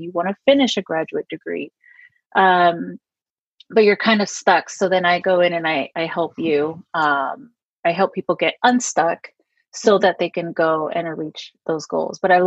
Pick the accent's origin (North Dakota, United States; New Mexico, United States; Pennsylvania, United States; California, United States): California, United States; San Diego; So I'm Mexican American and I grew up here in San Diego, and I grew up very like culturally Mexican.